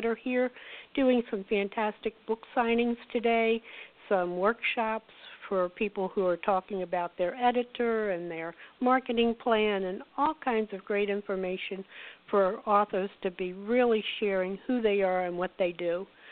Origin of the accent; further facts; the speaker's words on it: Maryland, United States; And as I mentioned, I'm from Maryland, so this is a real treat for me to be totally out of state